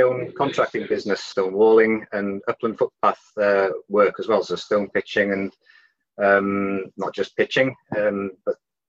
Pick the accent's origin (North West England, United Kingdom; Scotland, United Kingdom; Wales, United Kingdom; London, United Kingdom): Wales, United Kingdom; Llanfairfechan; I was brought up in Llanfechan, so on the coast there